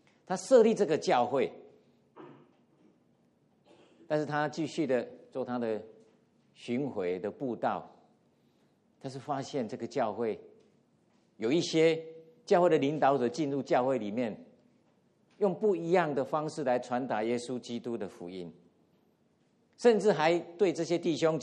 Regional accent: Taiwan; 我从小就住在乡下，台湾的乡下

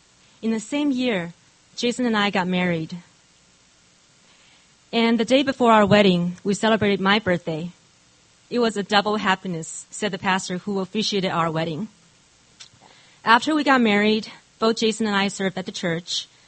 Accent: Taiwan; I grew up in Taiwan. Both my parents were teachers.

